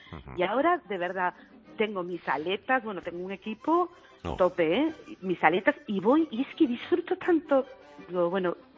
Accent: Gijón, Asturias, Spain; a pesar de ser de Gijón y de mar, siempre tuve muchísimo miedo al agua

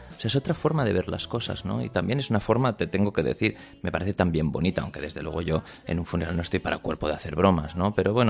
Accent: Spain; Cosa que yo creo que a nosotros, como españoles

